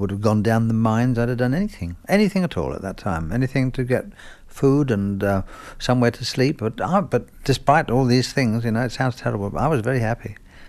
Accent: London, United Kingdom; I was born in Marylebone and then I went to school in Paddington, which is not far away.

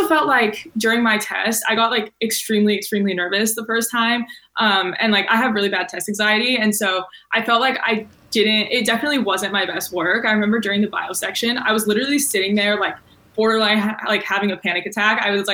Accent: Nebraska, United States; moved away as an adult; now in California, United States; And I'm like from Nebraska. And so I was like, I had this random idea. I was like, what if I just moved to California for a year?

